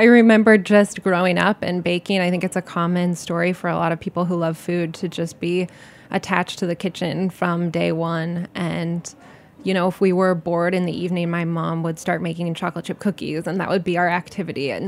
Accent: Lincoln, Nebraska, United States; It is, yeah. I'm from Lincoln.

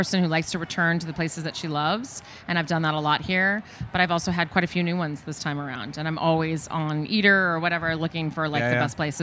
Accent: Long Beach, California, United States; now in Los Angeles, United States; I grew up in Long Beach. So that's my world. My family's still there.

